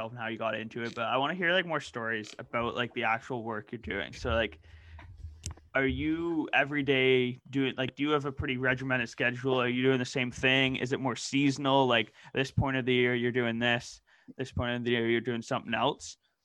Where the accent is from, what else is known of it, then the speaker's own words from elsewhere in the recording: Bowmanville, Ontario, Canada; So we grew up in Bowmanville, Ontario together.